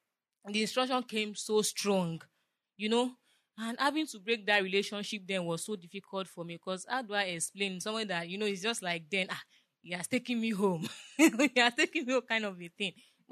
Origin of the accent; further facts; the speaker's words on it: Agege, Lagos, Nigeria; If anybody knows Agege, I grew up in Agege.